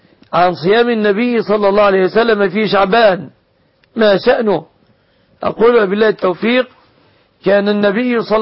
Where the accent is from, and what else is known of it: Egypt